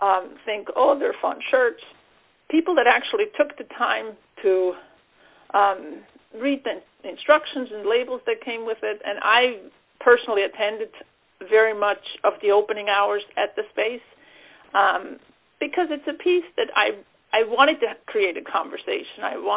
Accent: Switzerland; moved away as an adult; now in United States; I was born in Switzerland, born and raised in Switzerland, and then I moved to the U.S. when I was 25.

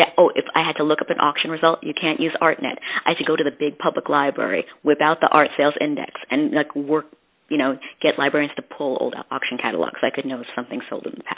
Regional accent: New Jersey, United States; And I'm from Jersey, so the city, I mean, we'd always go back and forth when I was little, but it wasn't that far away to me.

